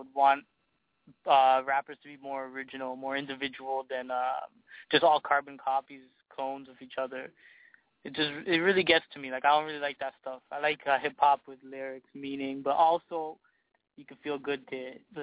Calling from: Toronto, Ontario, Canada; Right now I'm calling from Toronto, Canada. We're here right now.

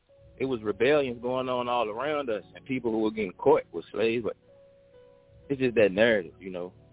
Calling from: Richmond, Virginia, United States; Yeah, I'm here in Richmond, Virginia.

